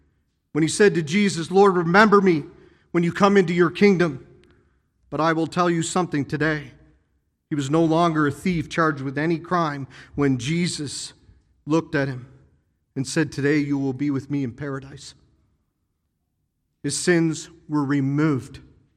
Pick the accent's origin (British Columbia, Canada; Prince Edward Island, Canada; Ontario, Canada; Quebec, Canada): Prince Edward Island, Canada; You go home to my hometown, Surrey, Prince Edward Island, and you say to people